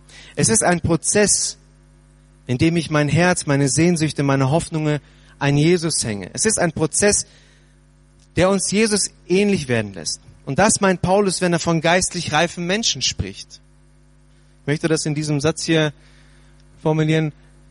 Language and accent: German; North Germany, Germany; und ich komme ja aus dem Norden